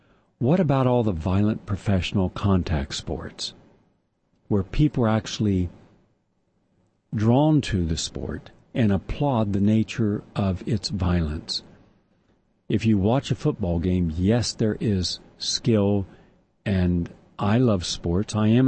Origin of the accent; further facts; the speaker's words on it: West Virginia, United States; when I was growing up in West Virginia, everyone I knew owned a gun.